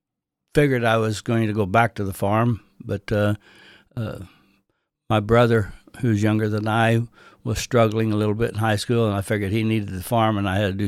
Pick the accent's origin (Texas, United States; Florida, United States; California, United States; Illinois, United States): Illinois, United States; I grew up in southern Illinois, in Randolph County, a little farm between Sparta and Chester, Illinois.